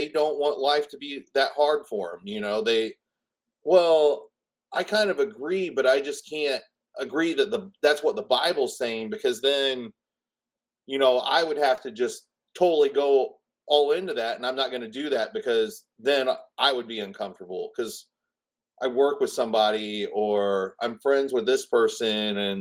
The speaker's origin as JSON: {"language": "English", "region": "Indiana", "country": "United States", "tie": "born or raised there", "said": "have a Southern accent and probably still do. I was from Southern Indiana, but now I live up in Northwest Indiana in the region close to Chicago, and I feel like I've probably lost a lot of my accent, but I think it still lingers."}